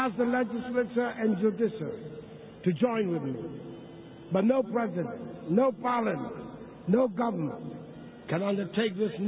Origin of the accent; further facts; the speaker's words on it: Ghana; we all say as a matter of routine that we are Ghanaians.